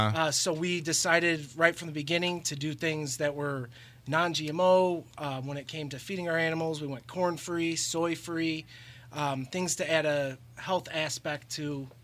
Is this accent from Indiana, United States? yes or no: yes; Highland, Indiana, United States; I'm from Highland. I taught in Schererville. I farm in Crown Point.